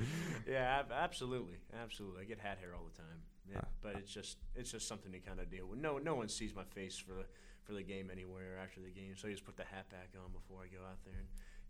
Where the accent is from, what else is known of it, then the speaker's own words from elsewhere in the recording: Butler, Pennsylvania, United States; Like I'm from Butler, which is a little north of Pittsburgh.